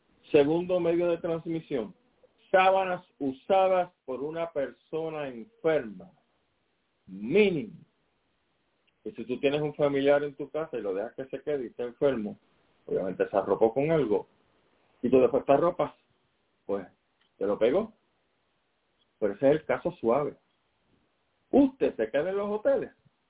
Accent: Puerto Rico; Óigame, los puertorriqueños somos bien abrazones. Por supuesto. Si somos gente caribeña, somos gente alegre.

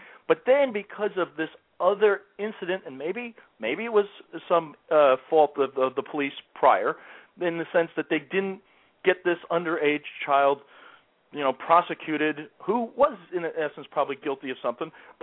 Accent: New Jersey, United States; I'm from Jersey, though.

